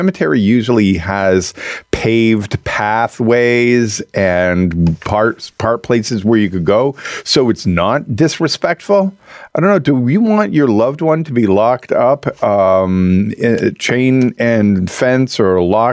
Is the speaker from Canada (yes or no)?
yes; Montreal, Quebec, Canada; That was the slogan when I was growing up in Montreal.